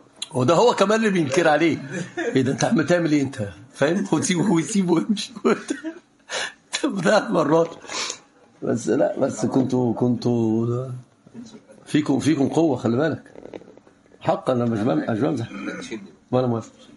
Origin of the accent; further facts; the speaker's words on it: Egypt; واللي كان عندنا في مصر بعض الامثال الطيبه